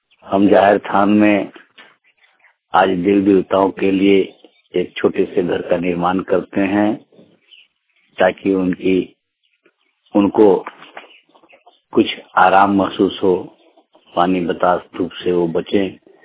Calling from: Ginni Pahadi, Jharkhand, India; गिन्नी पहाड़ी से बोल रहा हूँ। हम संथाल समाज से आते हैं।

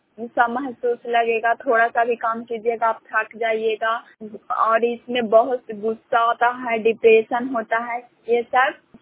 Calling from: Son, Bihar, India; ग्राम सोन, पंचायत सोन, पंकराय, परसुरा, जिला नालंदा के निवासी हूँ।

